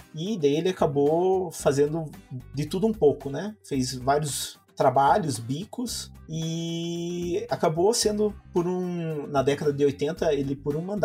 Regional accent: Curitiba, Paraná, Brazil; eu sou curitibano, né? Nasci dia 25 de dezembro

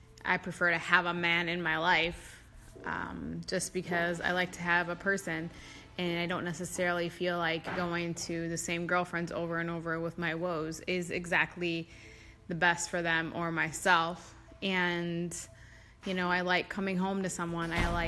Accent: Minnesota, United States; I'm from Minnesota.

